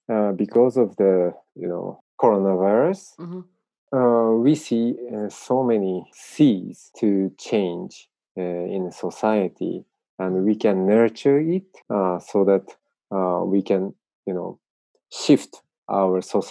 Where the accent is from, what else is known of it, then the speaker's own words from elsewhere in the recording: northern Japan, Japan; English is a second language; In the northernmost part in Japan, very rural area.